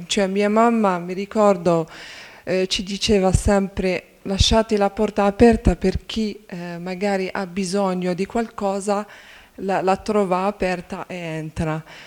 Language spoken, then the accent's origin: Italian; Algeria; vengo dall'Algeria.